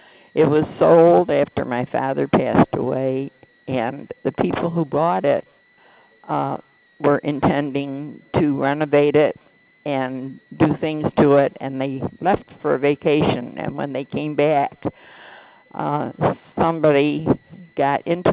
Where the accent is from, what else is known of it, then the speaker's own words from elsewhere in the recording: Buffalo, New York, United States; born there; I was born in Buffalo. I can remember where we lived.